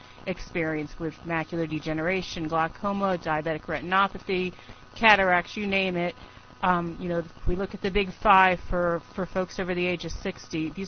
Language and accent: English; New Jersey, United States; born there; I was born in New Jersey, so if we have any affiliates from the Monmouth County, New Jersey area